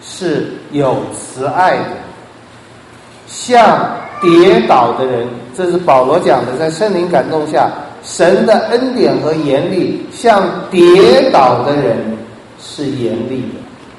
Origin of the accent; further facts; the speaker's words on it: China; 那这我们中国人喜欢听，我们中国人就是要赚钱嘛